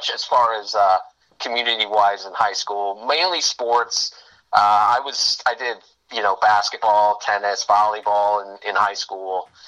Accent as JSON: {"language": "English", "town": "Fort Wayne", "region": "Indiana", "country": "United States", "tie": "born or raised there", "said": "I was born in Fort Wayne, Indiana."}